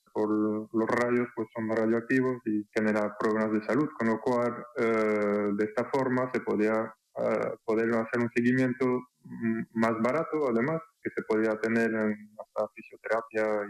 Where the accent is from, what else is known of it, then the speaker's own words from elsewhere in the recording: France; Spanish is a second language; now in Spain; No, soy francés, perdón si voy a hablar en castellano. Me estoy adaptando al gallego, lo entiendo ahora